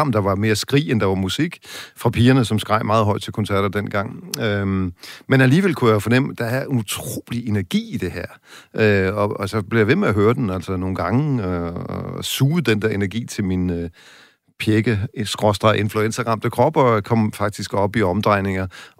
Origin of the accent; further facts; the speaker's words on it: Central Denmark Region, Denmark; som lå og rode rundt i sådan en stak på vores fælles værelse i Vestjylland, hvor jeg kommer fra.